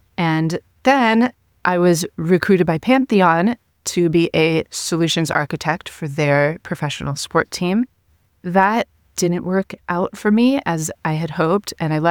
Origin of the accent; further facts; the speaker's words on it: Venice Beach, California, United States; So I'm from Venice Beach, California, and I'm actually an artist and my background is in art.